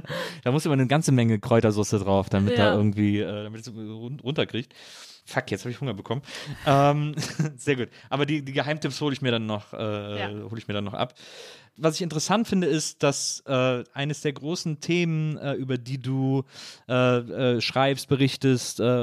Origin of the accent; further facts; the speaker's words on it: North Rhine-Westphalia, Germany; accent: Kölsch; ich weiß, dass ich als Jugendlicher oder so, sehr früher Jugendlicher, weiß ich nicht, 12, 13 oder so, habe ich so angefangen, Kölsch zu sprechen, weil ich komme aus dem Kölner Raum. Und dann hat sich so ein Kölsche Farbe und so kölsche Wörter und so sehr in meinen Sprachgebrauch geschlichen.